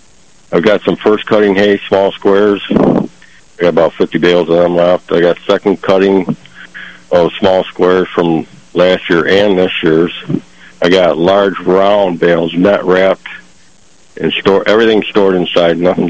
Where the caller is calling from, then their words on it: Silver Springs, United States; Calling from Silver Springs today, Jimmy.